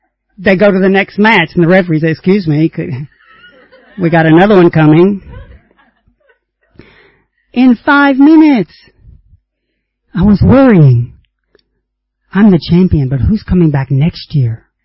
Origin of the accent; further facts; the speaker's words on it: Tennessee, United States; I grew up on Lake Chickamauga in Tennessee, and on a summer's evening, the lake is smooth and quiet.